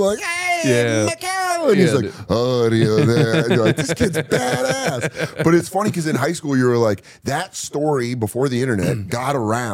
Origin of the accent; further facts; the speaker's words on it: Aurora, Colorado, United States; When I was a freshman in high school, where I grew up in Southeast, I grew up in Aurora, which is like Southeast Denver.